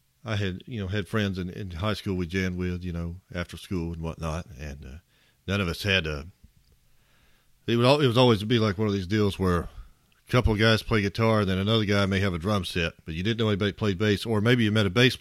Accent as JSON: {"language": "English", "town": "Glasgow", "region": "Scotland", "country": "United Kingdom", "tie": "born or raised there", "said": "I've lived in Glasgow all my life."}